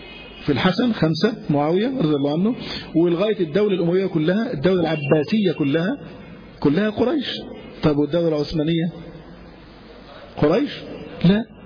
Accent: Egypt; احنا مصريين

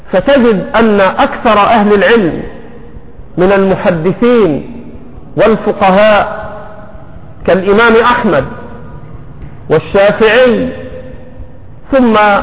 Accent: Egypt; accent: Egyptian; مصر القديمة بلهجتنا المصرية.

